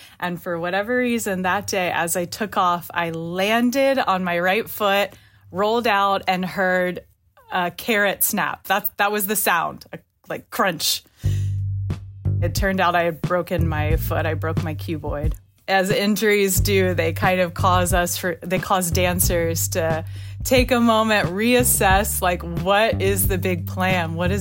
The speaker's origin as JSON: {"language": "English", "town": "Memphis", "region": "Tennessee", "country": "United States", "said": "You know, I was from Memphis, Tennessee, and I was performing there."}